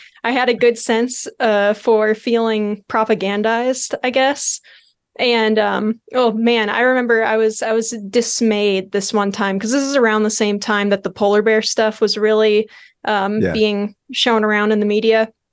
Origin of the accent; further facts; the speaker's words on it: Illinois, United States; Illinois. So I grew up in North Chicago suburbs area.